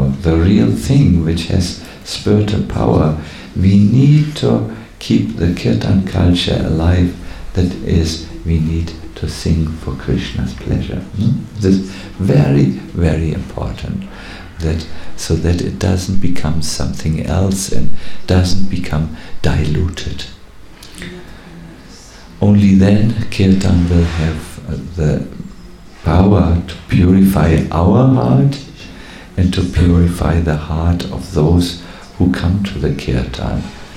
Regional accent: North Germany, Germany; English is a second language; I come from North Germany, and we are a little honest always.

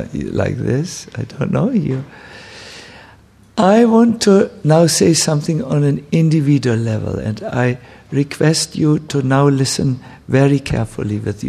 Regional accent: New York, United States; I'm not so advanced. I'm from New York.

